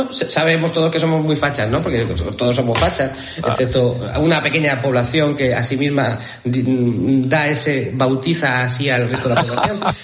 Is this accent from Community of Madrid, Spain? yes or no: yes; Madrid, Community of Madrid, Spain; me crié en Madrid toda mi adolescencia, hasta la primera juventud en Madrid